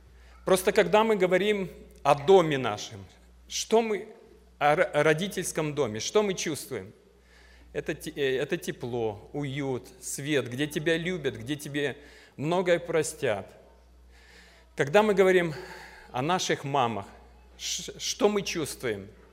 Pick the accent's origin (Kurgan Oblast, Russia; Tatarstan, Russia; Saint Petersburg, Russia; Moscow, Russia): Saint Petersburg, Russia; also born or lived in Moldova / Estonia; now in Chicago, United States; я из Чикаго, живу в Чикаго 26 лет, родился в Ленинграде. Детство прошло там, потом 6 лет в Молдавии жил, в Эстонии 8 и...